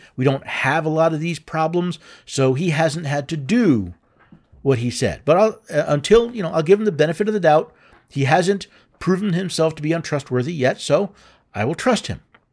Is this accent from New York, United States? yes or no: yes; New York, United States; I'm from New York. I would love the chance to get back up there, meet some of my old friends, some of my family